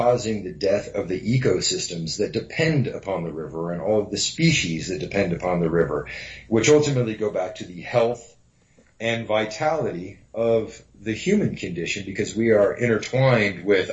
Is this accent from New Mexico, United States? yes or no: yes; New Mexico, United States; Well, being originally from New Mexico, I'm from the West